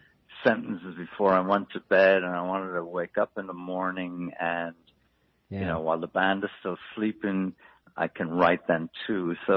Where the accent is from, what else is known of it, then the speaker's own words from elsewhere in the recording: Ireland; moved away; I wrote Green Suede Shoes as a memoir of growing up in Ireland and coming here and all the different changes I saw.